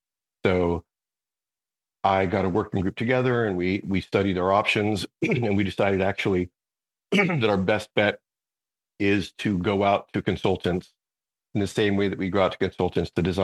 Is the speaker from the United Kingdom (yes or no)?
no; Puerto Rico; So I'm actually originally from Puerto Rico, from a small town on Northwest Coast.